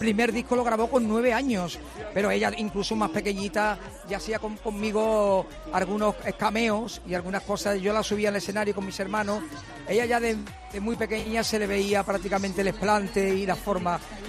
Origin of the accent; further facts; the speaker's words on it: Dos Hermanas, Andalusia, Spain; estamos aquí en mi pueblo, Dos Hermanas.